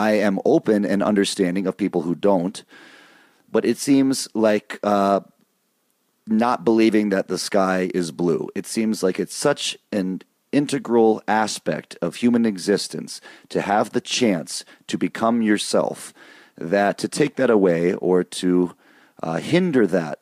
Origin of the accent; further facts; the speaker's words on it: Michigan, United States; Now, for me, I grew up in Michigan. We had the full four seasons there, living most of my life in the Midwest or the East Coast.